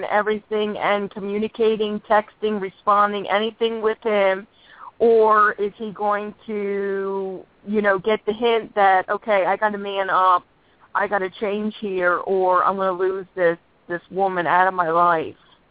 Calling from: Pennsylvania, United States; Pennsylvania.

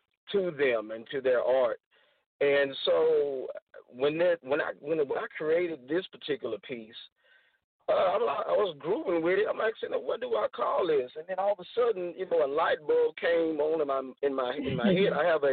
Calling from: Angleton, Texas, United States; I'm calling from Angleton, Texas, tonight

